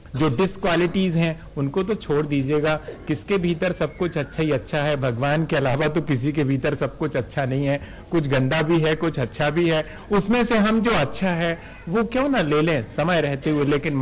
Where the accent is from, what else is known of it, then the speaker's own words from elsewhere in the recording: Madhya Pradesh, India; हम मध्य प्रदेश के लोग दक्षिण भारत चले जाएं